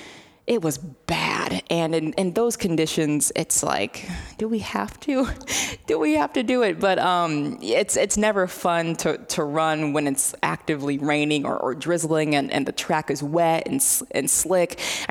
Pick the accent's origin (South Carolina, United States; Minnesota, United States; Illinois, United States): Illinois, United States; Carlinville; when I was growing up in Carlinville, Illinois, South Central Illinois